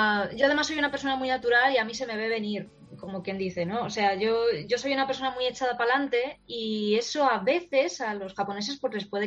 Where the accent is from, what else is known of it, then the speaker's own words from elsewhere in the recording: Spain; porque así somos los españoles.